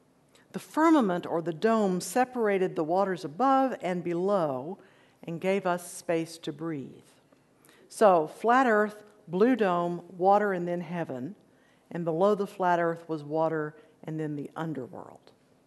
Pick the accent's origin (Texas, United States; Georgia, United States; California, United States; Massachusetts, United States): Texas, United States; Odessa; I grew up in Odessa, where you can see for … No hills, no trees.